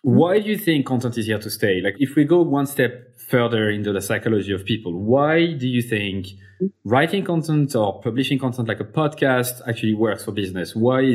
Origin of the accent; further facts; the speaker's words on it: Clermont-Ferrand, Auvergne-Rhône-Alpes, France; English is a second language; it's in my hometown, Clermont-Ferrand in France.